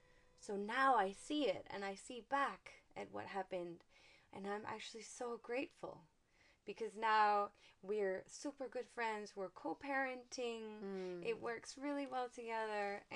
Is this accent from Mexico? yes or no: yes; Mexico; English is a second language; given that I'm from Mexico and in Mexico families stay together